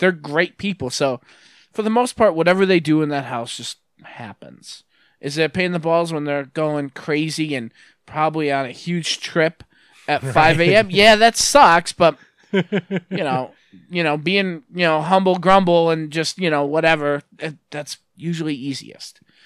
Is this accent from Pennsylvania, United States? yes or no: yes; Scranton, Pennsylvania, United States; I grew up in West Scranton.